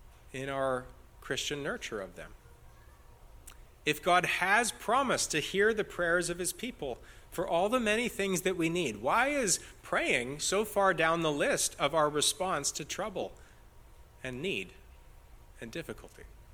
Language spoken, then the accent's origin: English; Canada; There's very sad news in my home country that we're expanding the law of allowing assisted suicide